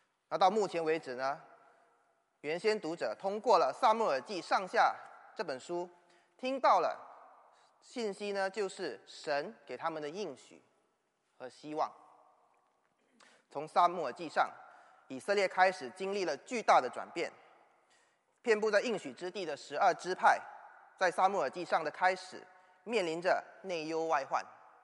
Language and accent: Chinese; Singapore; 那我来自新加坡，同样的，新加坡在今年年底九月也会进行投票